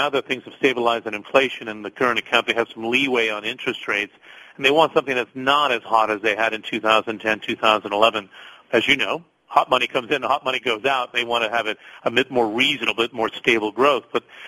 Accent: United States; accent: American; I'm just very disappointed, you know, as an American, you can hear in the accent

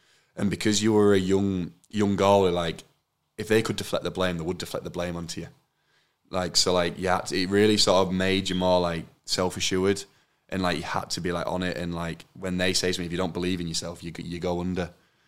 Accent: England, United Kingdom; growing up in England

